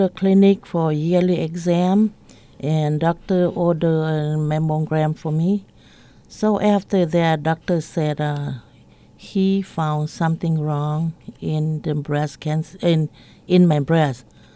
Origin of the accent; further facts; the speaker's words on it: Laos; English is a second language; moved away; Well, back in Laos, we never know anything about cancer.